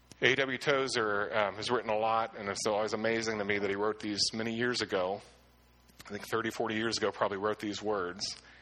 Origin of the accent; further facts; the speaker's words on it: Clearfield, Pennsylvania, United States; also born or lived in Shawville; now in Warren, United States; Growing up in Clearfield and Shawville, I got to see the stars often. But, you know, you see a lot more stars in Warren than you do in Pittsburgh.